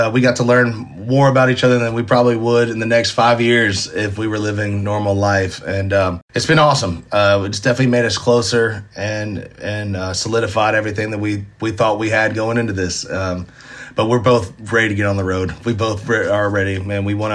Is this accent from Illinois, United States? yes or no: no; Nashville, Tennessee, United States; Being born and raised in Nashville, going to Ryman shows, to have my own headlining show there